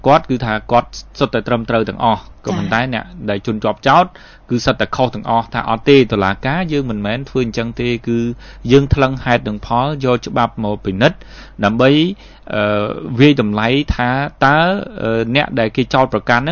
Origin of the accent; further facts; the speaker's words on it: Kampong Cham, Cambodia; តាមពិតខ្ញុំមកពីកំពង់ចាមដូចគ្នាទេ